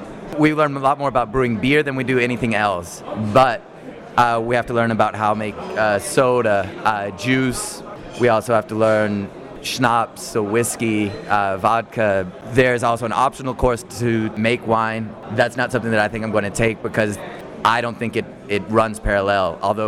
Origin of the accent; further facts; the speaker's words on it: Texas, United States; moved away as an adult; now in Germany; I grew up in Texas. I studied German at the University of Texas, and after I graduated there with a bachelor's, I decided to move to Germany and study brewing science.